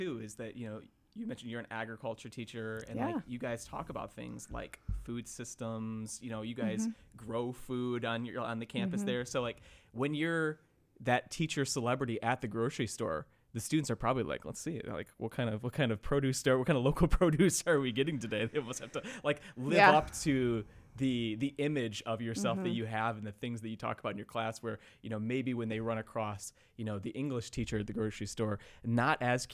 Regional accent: Sandwich, Illinois, United States; But we grew up, like I grew up in Sandwich. I went to Sandwich, but she was a teacher in Morris.

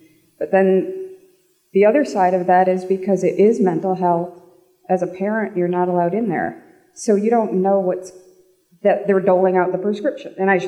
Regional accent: Nashua, New Hampshire, United States; I'm from Nashua.

